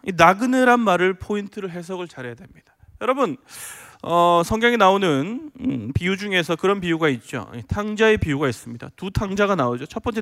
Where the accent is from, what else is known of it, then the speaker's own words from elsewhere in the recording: Busan, South Korea; 여러분 제가 이제 부산 출신이니까 서울에 와서